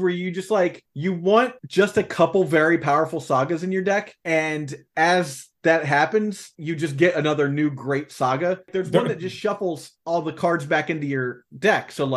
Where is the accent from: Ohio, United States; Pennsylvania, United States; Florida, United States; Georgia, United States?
Ohio, United States; also born or lived in New Jersey / North Carolina / New York; I grew up in Ohio. I lived in South Jersey. I lived in North Carolina. I lived in New York.